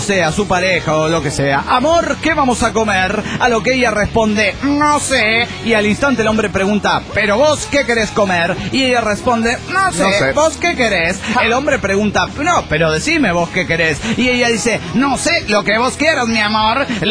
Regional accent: Managua, Nicaragua; de Managua, Nicaragua.

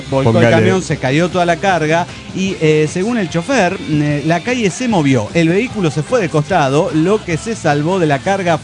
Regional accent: Mexico City, Mexico; del DF mexicano.

